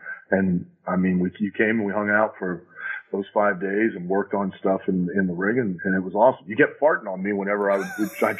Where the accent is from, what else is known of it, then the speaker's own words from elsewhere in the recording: Lima, Ohio, United States; Yeah, I grew up in Lyman